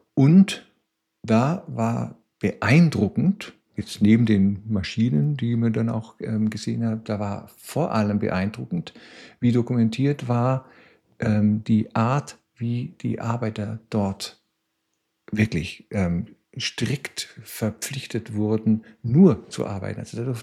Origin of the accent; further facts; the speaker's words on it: West Germany, Germany; now in Chemnitz, Germany; ich lebe in Chemnitz. Ich bin eine ganze Weile schon Chemnitzer. Ich komme aus dem Westen. Ich kam aus dem Westen nach Chemnitz, kurz nach der Wende.